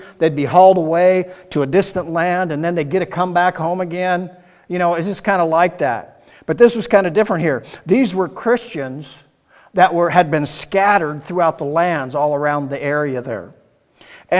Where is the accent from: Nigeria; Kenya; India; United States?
United States; Iowa; they're from Wisconsin, I'm from Iowa, you know how that goes